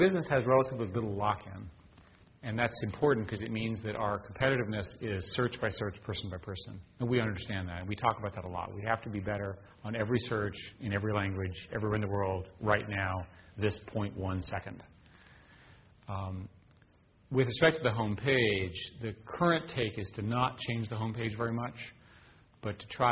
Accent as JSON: {"language": "English", "region": "Virginia", "country": "United States", "tie": "born or raised there", "said": "I mean, when I was growing up in Virginia, I literally had to memorize the names of all the counties."}